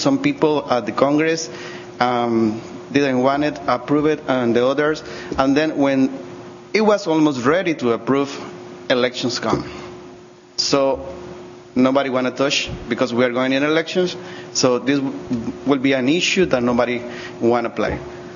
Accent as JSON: {"language": "English", "country": "Costa Rica", "second_language": "English", "said": "from Costa Rica also."}